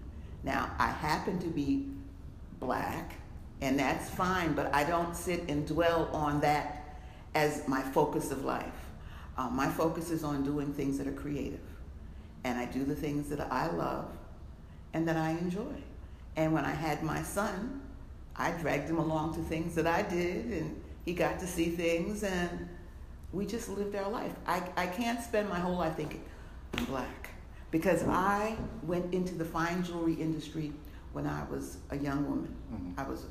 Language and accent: English; Harlem, New York, United States; So I don't dwell on the fact that I'm African American. I am. My life experience has been that. I've lived in Harlem all of my life.